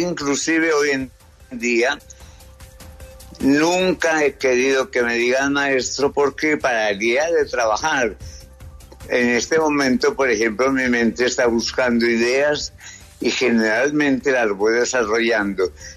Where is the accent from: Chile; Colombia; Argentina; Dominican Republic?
Colombia; Neira, Caldas; born there; also born or lived in Africa; cuando volví a Colombia ya grande, porque yo me crié básicamente en el África. Volví a Colombia y entonces en el 50, en casa de un tío, en mi pueblo natal, que es Neira